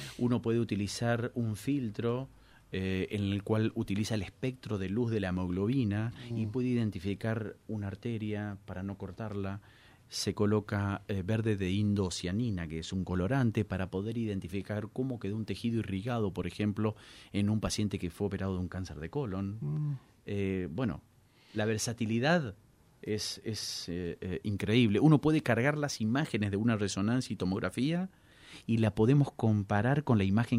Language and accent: Spanish; Corrientes, Argentina; now in Mar del Plata, Argentina; Soy correntino, pero hace mucho ya vivo en Mar del Plata. Desde el año 2015 vine, así que estoy instalado por adopción.